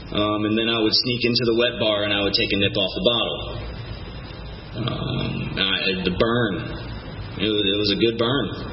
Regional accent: East Cobb, Georgia, United States; growing up in East Cobb in 81 and, you know, and being the only kid in a 10-mile radius that had the name

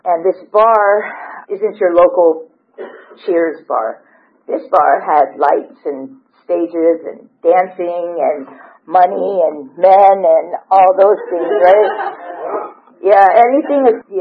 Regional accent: Honolulu, Hawaii, United States; I come from a little island nobody's probably ever heard of, Honolulu, Hawaii, is where I was born and raised.

